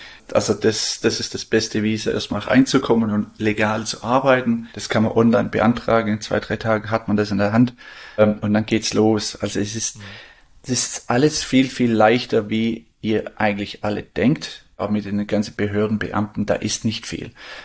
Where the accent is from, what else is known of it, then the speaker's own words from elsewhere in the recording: Australia; German is a second language; Ja, Australien ist ja groß, ne? Also da glaubt Europa passt da 3-mal rein. Also bei uns im Norden, umso weiter du nördlich gehst, umso lockerer werden die Leute.